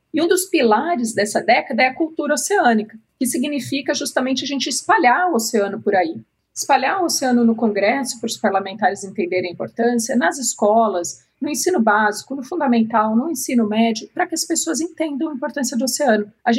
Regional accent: São Paulo, Brazil; envolto por um dos maiores remanescentes de Mata Atlântica do estado de São Paulo. É um lugar onde eu cresci, em meio à natureza, próximo à cachoeira.

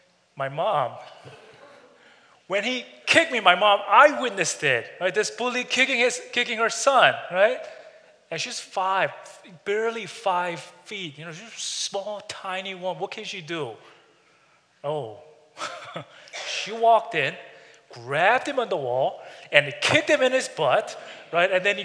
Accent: South Korea; I grew up in Korea, by the way.

